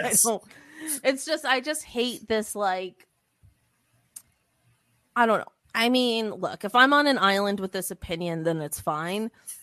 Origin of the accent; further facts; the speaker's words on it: Philadelphia, Pennsylvania, United States; I'm an Eagles fan. I like football. I'm from Philadelphia.